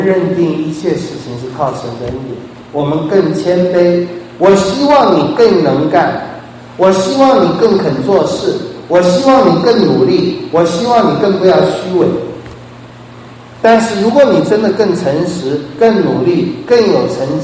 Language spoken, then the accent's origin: Chinese; China; 他从小就需要学一件事，就跟我们中国人需要学一件事，这个世界有一个全能爱我们的上帝在每件事上掌管。